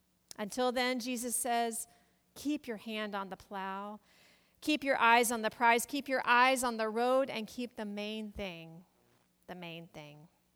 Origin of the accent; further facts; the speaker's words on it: Auburn, Alabama, United States; moved away; my hometown of Auburn, Alabama, still a place very, very dear to my heart. I have now lived in the Midwest for over half my life, so my roots are just as much here, but they grow deep down south.